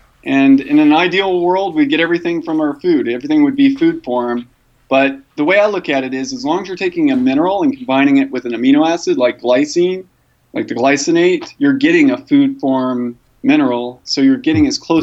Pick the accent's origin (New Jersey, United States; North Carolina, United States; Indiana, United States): Indiana, United States; South Bend; Indiana. I was born in Indianapolis, and then I moved to South Bend, and we kind of moved around, lived in San Antonio for a year, and South Dakota for a year on a Sioux Indian reservation.